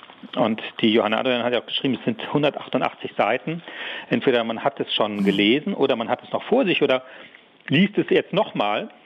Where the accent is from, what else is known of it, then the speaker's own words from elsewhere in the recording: Saarland, Germany; ich bin auch im Saarland groß aufgewachsen, da waren Partys auch eine relativ wilde und rohe Angelegenheit.